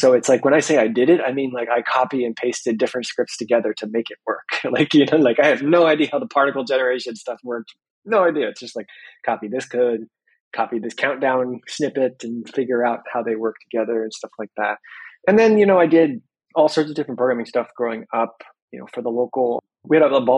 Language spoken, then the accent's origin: English; Nebraska, United States; also born or lived in California; I was in California at the time. I grew up in Nebraska. But I had moved to California